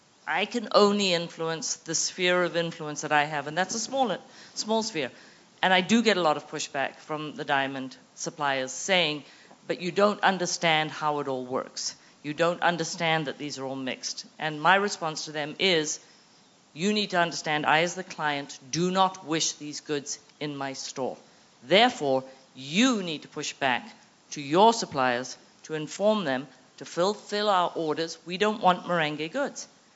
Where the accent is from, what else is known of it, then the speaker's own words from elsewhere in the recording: Zimbabwe; I was born and raised in Zimbabwe, and this is something that I take very, very seriously.